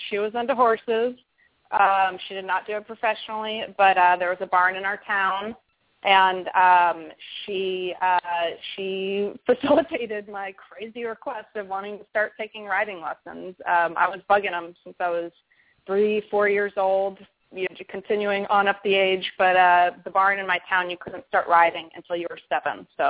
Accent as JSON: {"language": "English", "town": "Wellington", "region": "Florida", "country": "United States", "said": "from Wellington, Florida"}